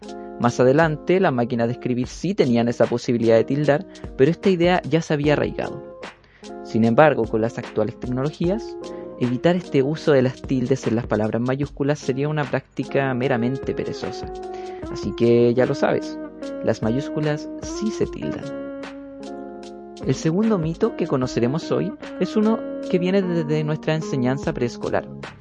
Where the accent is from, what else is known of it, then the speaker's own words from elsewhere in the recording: Chile; o de algunos extranjerismos que, como buenos chilenos, hemos adoptado.